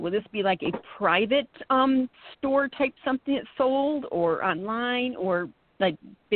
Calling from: Saranac Lake, New York, United States; From Saranac Lake.

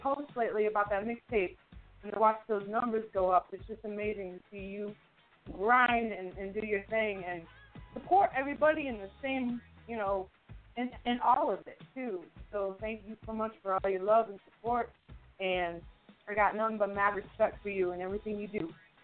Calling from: Massachusetts, United States; I'm calling from Western Massachusetts.

